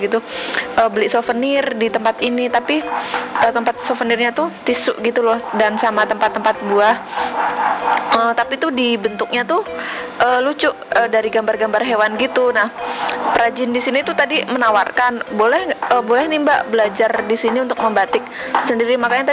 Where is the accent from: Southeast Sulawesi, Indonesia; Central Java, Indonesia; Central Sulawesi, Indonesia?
Central Java, Indonesia; Purworejo; now in Yogyakarta, Indonesia; dari Purworejo. Saat ini saya di sini lagi kuliah di Jogja.